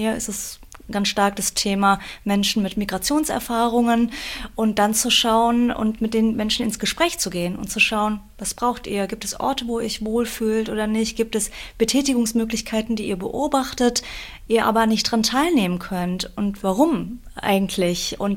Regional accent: Berlin, Germany; Ich komme aus Berlin.

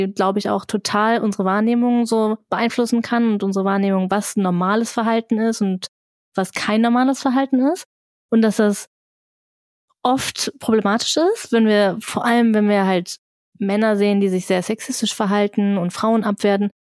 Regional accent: Duisburg, North Rhine-Westphalia, Germany; ich komme ursprünglich aus Duisburg und mir kommt das jetzt gar nicht so extrem vor, wie die Leute da sprechen.

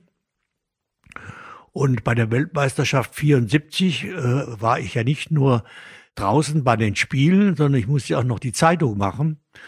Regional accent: Dresden, Saxony, Germany; ich bin in Dresden auch groß geworden.

